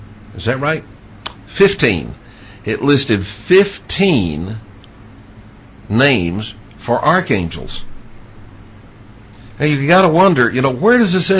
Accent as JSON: {"language": "English", "town": "Dallas", "region": "Texas", "country": "United States", "tie": "born or raised there", "said": "When I was growing up in Dallas, Texas, there was a very famous preacher on television."}